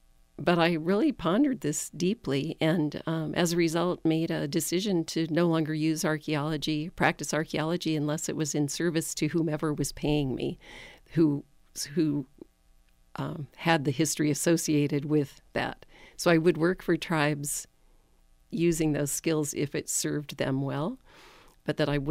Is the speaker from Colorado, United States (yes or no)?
yes; Denver, Colorado, United States; Yes, I grew up in Denver and went to graduate school in Boulder and gravitated this direction in 1980.